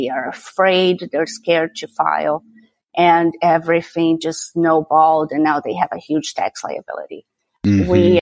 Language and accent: English; Brazil; first language Portuguese; English is a second language; also born or lived in Hong Kong / Paris / Santiago; now in Houston, United States; I've been here 20-somewhat years, but I'm originally from Brazil, so my first language is Portuguese.